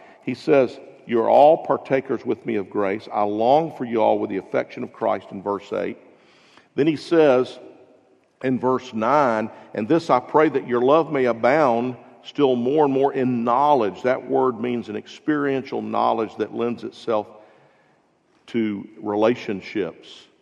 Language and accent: English; Jacksonville, Florida, United States; Well, I'm from Jacksonville, so I was interested in that.